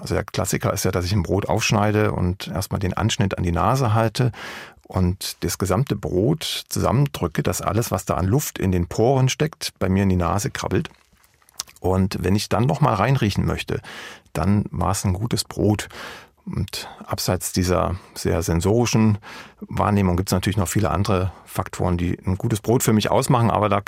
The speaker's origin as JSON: {"language": "German", "town": "Johanngeorgenstadt", "region": "Saxony", "country": "Germany", "tie": "born or raised there", "also_born_or_lived": "Freiberg", "said": "Ich komme ja aus dem Erzgebirge, bin gebürtiger Freiberger, lange Jahre in Johanngeorgenstadt gelebt als Kind, also mitten im tiefsten Westerzgebirge."}